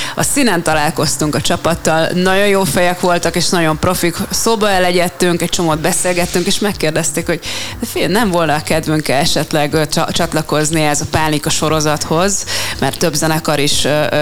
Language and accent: Hungarian; Budapest, Hungary; Egyrészt már pesti vagyok, meg tényleg szeretek itt játszani